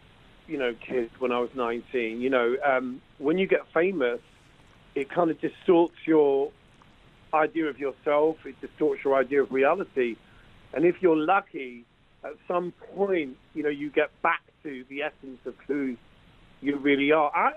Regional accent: London, United Kingdom; born there; My dad's family are from Turles, and my mum is from Dublin. I was born in London, but I was raised very much in a kind of Irish atmosphere

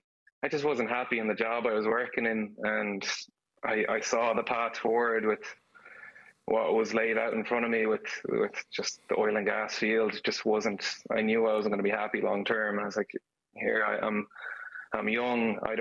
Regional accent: Galway, Connacht, Ireland; moved away as an adult; now in Texas, United States; I'm from Galway, Renmore specifically. Abroad is in Texas. I moved over here about 3 years ago, just like a week before COVID started

